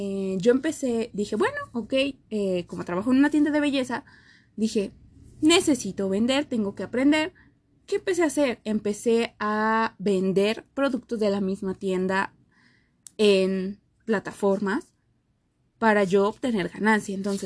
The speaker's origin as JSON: {"language": "Spanish", "town": "Xochimilco", "region": "Mexico City", "country": "Mexico", "said": "yo soy de aquí de Xochimilco, de la Ciudad de México."}